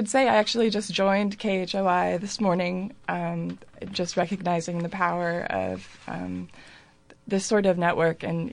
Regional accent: Ames, Iowa, United States; I grew up in Ames and went to University of Iowa. I came back a few years ago.

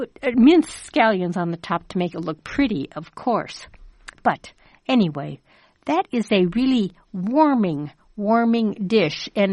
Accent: Midwest, United States; these taste combinations are not something I grew up with here in the Midwest

